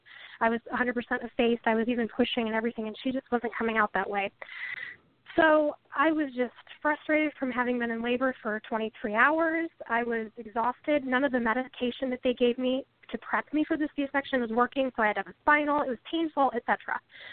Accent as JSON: {"language": "English", "region": "Indiana", "country": "United States", "tie": "born or raised there", "also_born_or_lived": "New Mexico", "said": "So I am a Midwestern gal. I'm born and raised in Indiana, so I'm very proud to be a Hoosier. And after my husband and I got married, I briefly moved to New Mexico"}